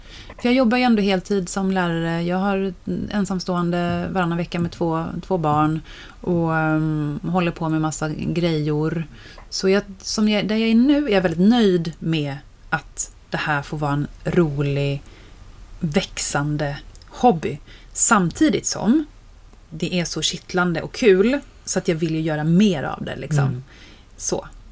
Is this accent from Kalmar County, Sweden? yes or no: yes; Kalmar, Kalmar County, Sweden; Det vore kul att testa att köra i Kalmar, där jag kommer ifrån.